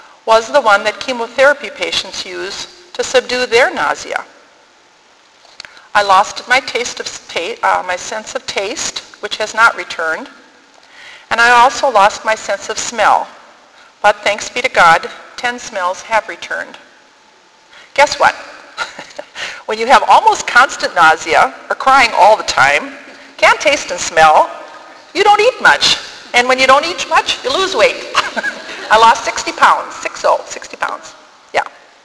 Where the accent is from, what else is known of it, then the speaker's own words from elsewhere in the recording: North Dakota, United States; I'm from North Dakota. And what we can do there is tell jokes, tell stories, and talk, and cook.